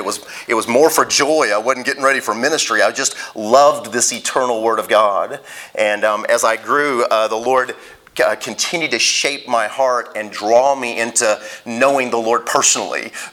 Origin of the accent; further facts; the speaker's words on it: Illinois, United States; moved away; also born or lived in Kansas; And although I was from Illinois, we came into Kansas and began to plant churches and make disciples in rural areas, El Dorado, for quite a while.